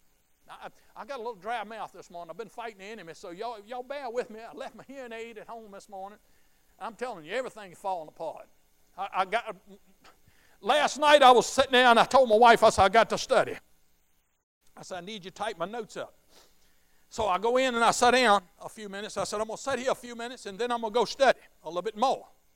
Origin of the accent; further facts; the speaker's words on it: Lynchburg, Virginia, United States; now in Concord, United States; I live down here in Concord, Virginia. I grew up right here in Lynchburg.